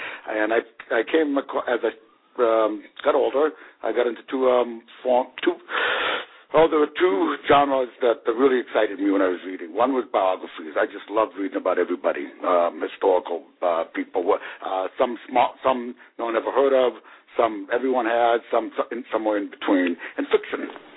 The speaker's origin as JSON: {"language": "English", "town": "Boston", "region": "Massachusetts", "country": "United States", "tie": "born there", "said": "I was born in Boston, Massachusetts."}